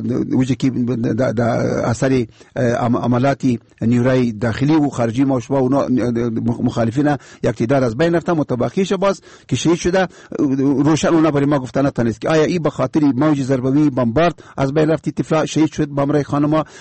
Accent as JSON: {"language": "Persian", "country": "Afghanistan", "said": "اما میایم به عنوان یک افغان"}